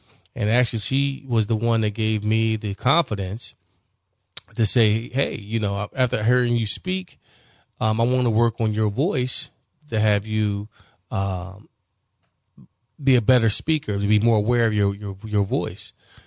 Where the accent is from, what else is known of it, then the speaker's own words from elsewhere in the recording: Philadelphia, Pennsylvania, United States; Growing up in Philadelphia as a youngster, my mother forced me to go to Freedom Theater every Saturday in North Philadelphia.